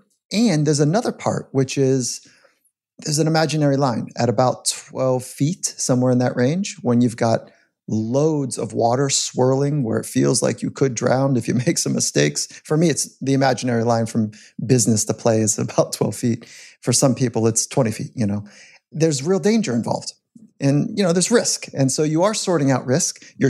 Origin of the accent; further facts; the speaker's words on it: California, United States; As a young athlete, I grew up in California.